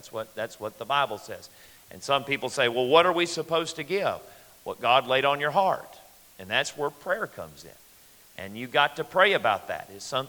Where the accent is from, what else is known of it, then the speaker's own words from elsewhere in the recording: North Carolina, United States; Back where I live, I'm from North Carolina. For those who don't know you … I'm from North Carolina.